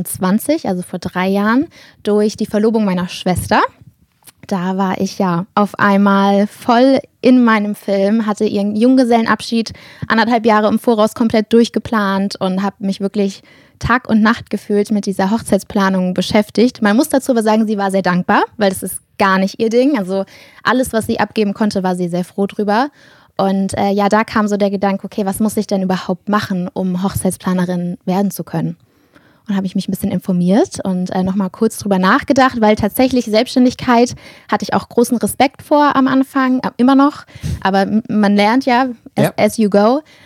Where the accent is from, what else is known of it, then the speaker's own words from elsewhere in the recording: Buchholz in der Nordheide, Lower Saxony, Germany; Ich komme aus Buchholz in der Nordheide. Den dir das nicht sagt, das liegt etwas südlich von Hamburg, gehört aber schon zu Niedersachsen.